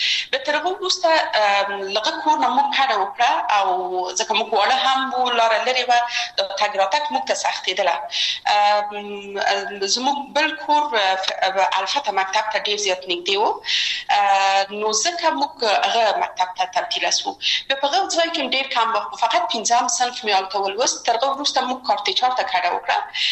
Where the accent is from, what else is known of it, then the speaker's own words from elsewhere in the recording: Kabul, Afghanistan; یو خو موږ د مکرایانو په ساحه کې لوی شوي وو، هلته زموږ بلدتیا ډېره زیاته وه، د ژوند شرایط ډېر زیات توپیر یې درلوده